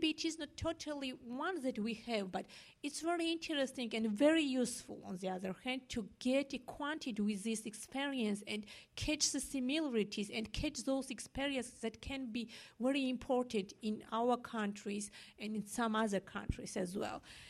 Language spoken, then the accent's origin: English; Georgia; from Georgia, as you know already.